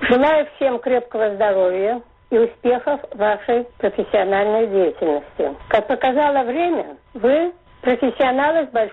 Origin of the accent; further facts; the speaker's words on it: Belarus; наш дискуссионный клуб повинен основать и дает возможность понять, кто мы такие белорусы и на что мы способны.